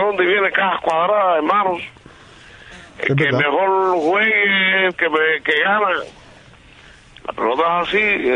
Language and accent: Spanish; Ponce, Puerto Rico; Somos de la Perla del Sur.